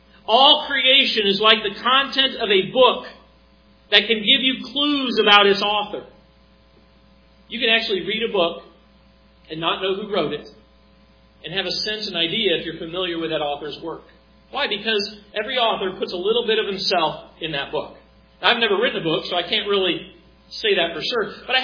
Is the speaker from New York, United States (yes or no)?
yes; New York, United States; Growing up in New York, it was one of the cloudiest regions in all of the country.